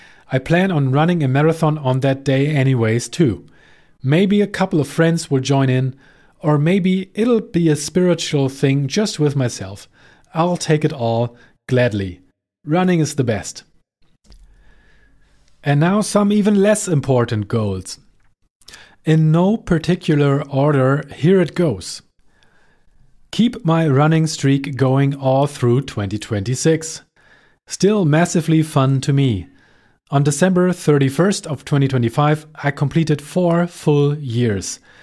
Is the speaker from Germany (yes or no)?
yes; Hamburg, Germany; it usually collides with my hometown marathon in Hamburg every year